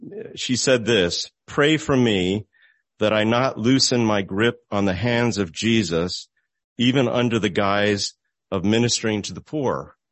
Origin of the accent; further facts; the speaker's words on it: Glen Ridge, New Jersey, United States; I'm going down a street where I grew up in Glen Ridge, New Jersey, named Midland Avenue